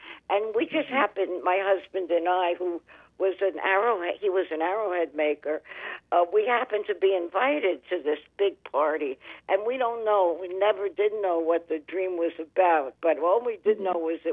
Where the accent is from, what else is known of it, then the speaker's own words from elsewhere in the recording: New York, United States; And I come from New York originally, and I was taught, you know, oh, well, Native Americans, they lived in teepees, right?